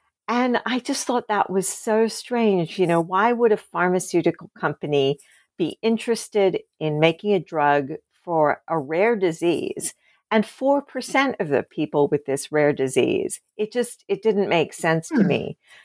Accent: Australia; when I grew up in Australia

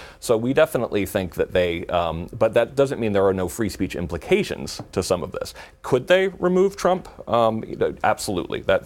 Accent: Danbury, Connecticut, United States; I'm from Danbury.

